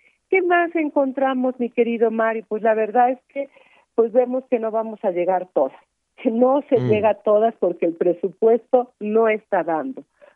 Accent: Mexico; somos las mujeres mexicanas

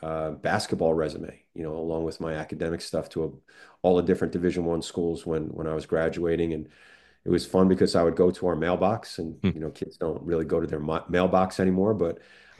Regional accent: Staten Island, New York, United States; I'm from Staten Island, so St. John's was my team.

